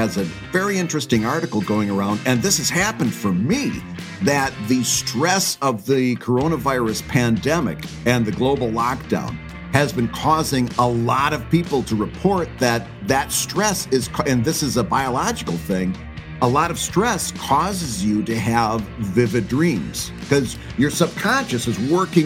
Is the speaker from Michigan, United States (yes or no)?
yes; Bad Axe, Michigan, United States; listen, I grew up in Bad Axe, Michigan. Bowling is like a second religion.